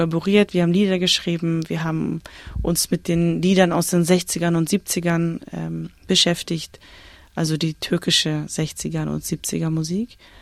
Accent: Hamburg, Germany; als Hamburgerin, die quasi in einem Stadtteil groß wird, wo die unterschiedlichen Kulturen eigentlich voneinander leben

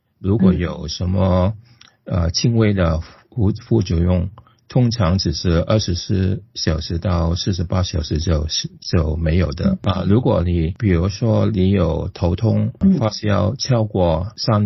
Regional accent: Australia; 疫苗跟对于我们澳大利亚人来说不是很陌生的

